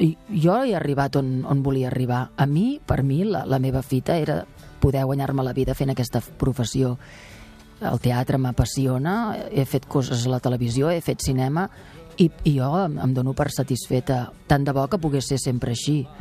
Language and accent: Catalan; Catalonia, Spain; born there; jo no puc ser actriu perquè he nascut a Catalunya. No he nascut a Amèrica.